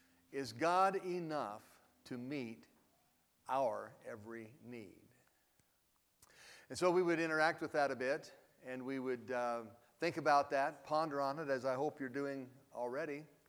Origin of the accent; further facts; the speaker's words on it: Oregon, United States; I remember when I grew up in the state of Oregon, was born and raised in Oregon, and that's way out west.